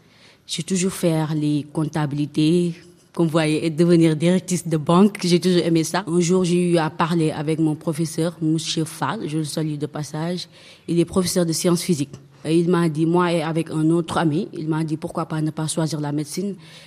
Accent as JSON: {"language": "French", "town": "Touba", "region": "Diourbel", "country": "Senegal", "tie": "born or raised there", "lives_now": "Dakar, Senegal", "said": "je suis née à Touba, mais la majeure partie de ma famille vit à Dakar."}